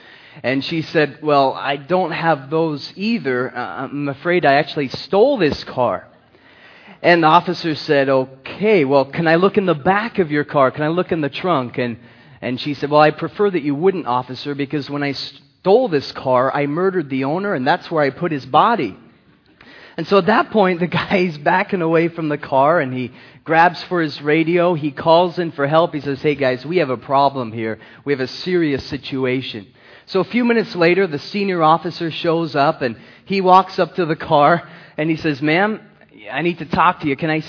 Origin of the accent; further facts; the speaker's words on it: California, United States; We grew up together there in Southern California